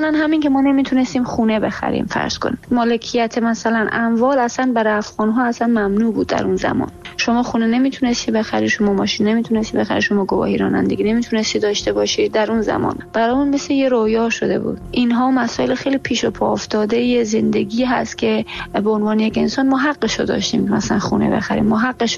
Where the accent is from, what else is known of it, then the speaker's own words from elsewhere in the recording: Iran; ماهایی که به هر حال نسل دوم مهاجرت بودیم، ماهایی که در ایران به دنیا آمدیم، ما ایران رو دوست داریم، زادگاه ماست